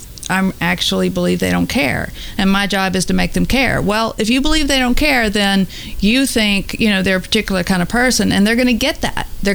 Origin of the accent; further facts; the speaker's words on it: Shreveport, Louisiana, United States; born there; well, I was born in Shreveport, Louisiana.